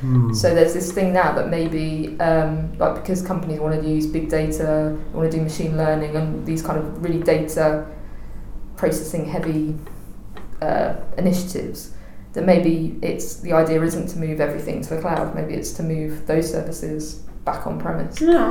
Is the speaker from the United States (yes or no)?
no; Hayes, London, United Kingdom; My hometown is Hayes in Middlesex. That's where I was born.